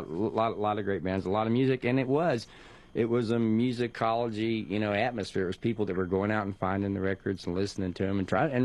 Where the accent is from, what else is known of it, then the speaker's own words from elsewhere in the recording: Texas, United States; I grew up in Texas, and I had a rockabilly band in the early 80s